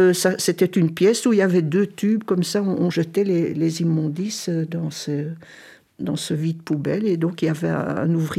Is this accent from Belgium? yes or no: yes; Brussels, Belgium; born there; Moi, je suis née à Bruxelles, à l'hôpital Saint-Pierre. Et puis, j'ai habité au Familistère Godin, parce que mon père travaillait à l'usine des poêles Godin. Et j'y ai vécu jusqu'en 1964